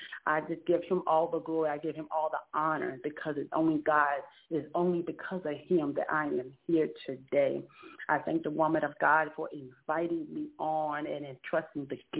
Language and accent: English; Lafayette, Louisiana, United States; I'm from Lafayette, Louisiana.